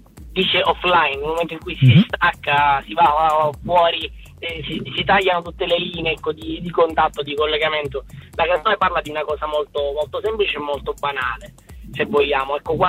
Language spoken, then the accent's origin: Italian; Sicily, Italy; accent: Sicilian; Dal mio accento capirete che sono siciliano.